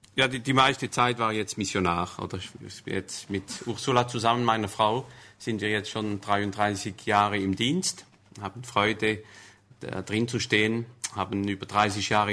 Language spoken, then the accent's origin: German; Grand Est, France; German is a second language; Ich bin im Elsass aufgewachsen. Ich hatte in der Schule nur Französisch und Englisch.